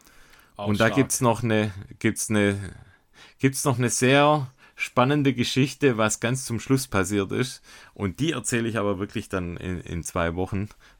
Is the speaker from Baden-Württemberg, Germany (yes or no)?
yes; Baden-Württemberg, Germany; das habe ich als Schwabe